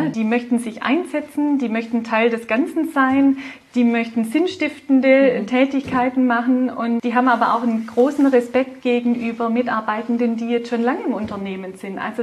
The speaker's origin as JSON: {"language": "German", "region": "Baden-Württemberg", "country": "Germany", "accent": "Swabian"}